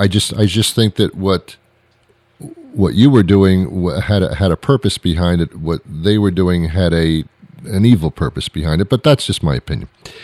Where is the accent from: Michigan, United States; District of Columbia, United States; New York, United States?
New York, United States; I'm also from New York, and it never leaves you. Once you live there, it never leaves you.